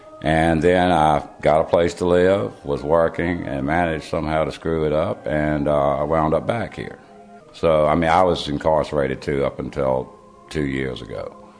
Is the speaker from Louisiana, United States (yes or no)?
no; Fluvanna County, Virginia, United States; Well, I was born and raised in Flavanna County. I was gone for a lot of years, and then I came back because my only family is here and still in Flavanna.